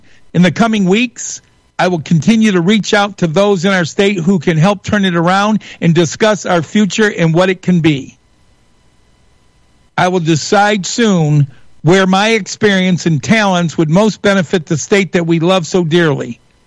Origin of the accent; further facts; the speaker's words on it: Shelby Township, Michigan, United States; Shelby Township, my home township where I was born and raised in Macomb County.